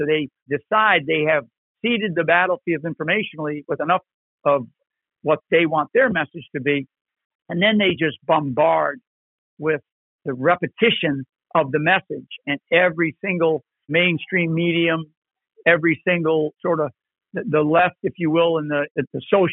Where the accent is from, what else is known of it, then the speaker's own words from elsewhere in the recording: United States; I watched pieces of both of them just to, as an American, because I'm interested.